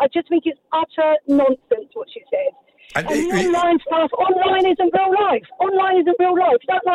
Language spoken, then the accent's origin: English; Luton, East of England, United Kingdom; I'm from Luton, so I've been to Kenilworth Road, been to Old Trafford with my nephew and my young son when they were young.